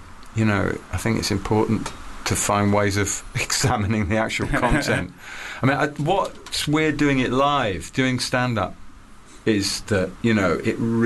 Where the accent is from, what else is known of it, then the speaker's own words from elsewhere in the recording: England, United Kingdom; as an Englishman, this horrendous massacre has forced me, as an Englishman, to have sympathy